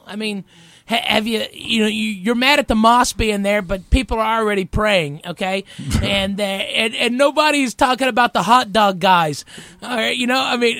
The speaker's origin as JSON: {"language": "English", "country": "United States", "said": "I know because, you know, we're American, we consider it, you know, a very patriotic, you know, thing"}